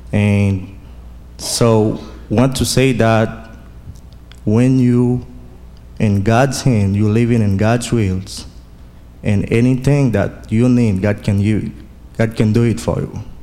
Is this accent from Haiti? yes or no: yes; Haiti; I'm from Haiti.